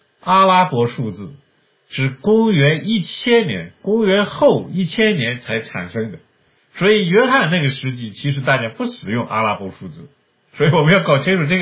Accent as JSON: {"language": "Chinese", "country": "China", "said": "对我们中国人来说，中国人很喜欢6"}